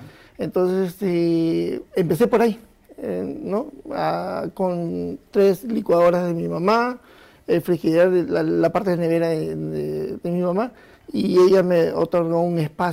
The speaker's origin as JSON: {"language": "Spanish", "country": "Peru", "said": "tenemos que tomar conciencia que todos somos peruanos"}